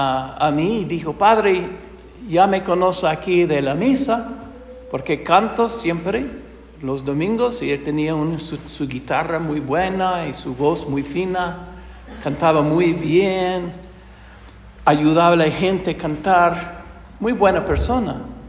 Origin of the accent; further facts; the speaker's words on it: United States; Spanish is a second language; moved away as an adult; now in Cuenca, Ecuador; soy de los Estados Unidos, obviamente, y vengo de la diócesis de Spokane. Soy jubilado, pero estoy trabajando unos años más aquí en Cuenca, celebrando las misas en inglés